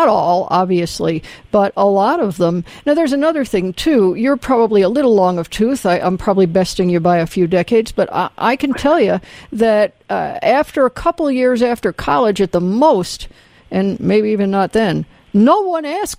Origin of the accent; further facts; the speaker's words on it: the South, United States; I grew up in the South in the 60s, and they said, no, you're a girl.